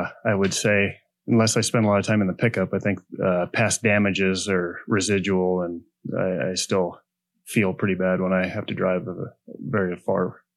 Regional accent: Pine Bluffs, Wyoming, United States; I grew up in Southeast Wyoming, a little town called Pine Bluffs, in the 80s. Went to college there in Cheyenne for a little bit and went to horseshoeing school.

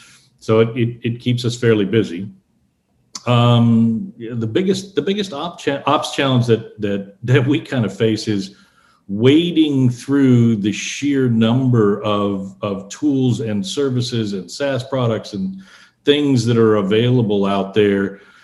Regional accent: California, United States; I was born in Southern California and lived most of my life there.

